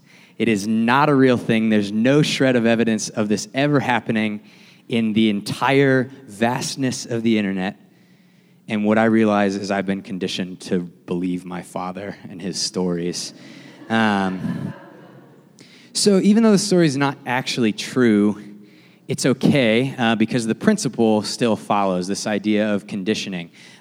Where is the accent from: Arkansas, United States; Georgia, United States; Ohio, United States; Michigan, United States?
Ohio, United States; Avon Lake; there's a chase coming down I-90 out of Cleveland towards my hometown, Avon Lake.